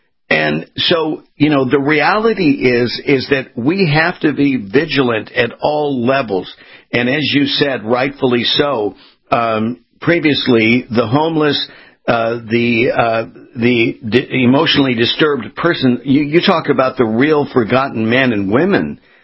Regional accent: Los Angeles, California, United States; particularly as it relates to my hometown in Los Angeles.

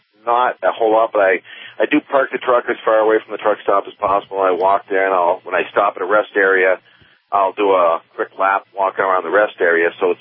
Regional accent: Boston, Massachusetts, United States; I grew up in Boston and I had coffee milk when I was probably, you know, a baby and just coffee all my life.

